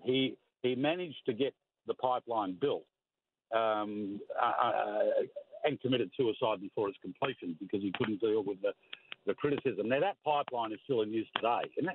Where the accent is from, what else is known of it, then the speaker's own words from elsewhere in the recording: Sydney, New South Wales, Australia; I'm not from over there, I'm from Sydney